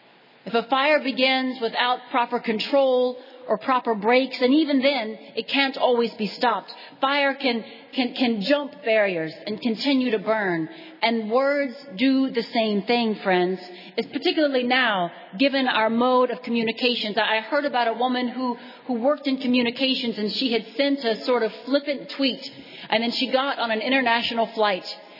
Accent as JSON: {"language": "English", "region": "Texas", "country": "United States", "said": "I'm from West Texas, where it's dry and it's hot."}